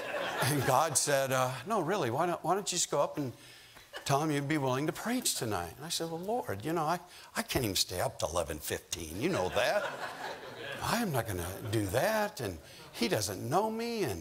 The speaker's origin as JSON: {"language": "English", "town": "Chicago", "region": "Illinois", "country": "United States", "said": "from the South Side of Chicago."}